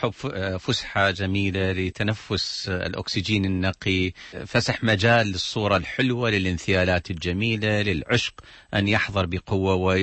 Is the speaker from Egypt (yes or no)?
no; Iraq; ما الذي أضافه هذا الهاجس يعني على شخصياتنا كعراقيين؟